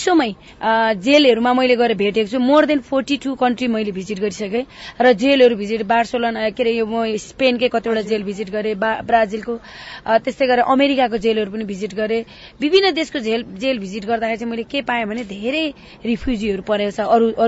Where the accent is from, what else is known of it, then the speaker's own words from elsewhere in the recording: Salbari, Koshi Province, Nepal; अब सालगारी है सालगारी जंगलै जंगल वरिपरि एउटा सालबारी भन्ने सानो गाउँ थियो त्यहाँ चाहिँ